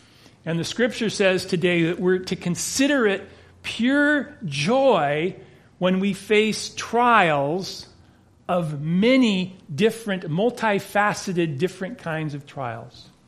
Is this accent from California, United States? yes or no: yes; Los Angeles, California, United States; I don't know if it's the American dream or the way I was raised in Los Angeles, however that looks